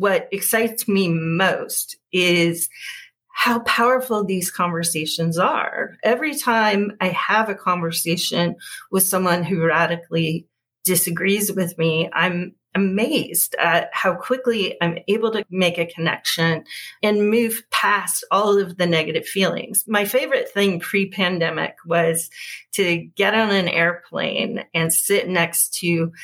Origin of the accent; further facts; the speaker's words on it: Berkeley, California, United States; I would reveal that I was a progressive from Berkeley.